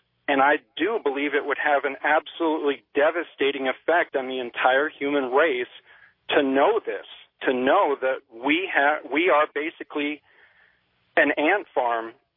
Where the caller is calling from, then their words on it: Carrollton, Georgia, United States; I'm calling from Carrollton, Georgia.